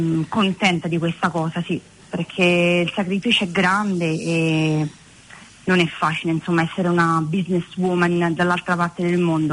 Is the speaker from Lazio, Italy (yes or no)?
yes; Latina, Lazio, Italy; se vogliamo dirla tutta, sono di Latina. No America Latina, ma Latina. Circa 40 minuti nel sud di Roma.